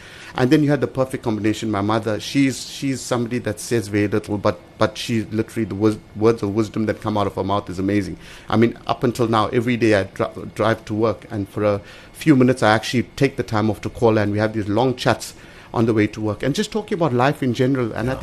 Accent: Durban, KwaZulu-Natal, South Africa; Okay, I grew up in a place called Mierbank in Durban.

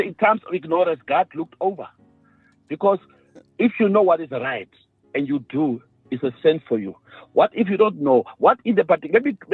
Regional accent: Namibia; In my country, I'm from Namibia.

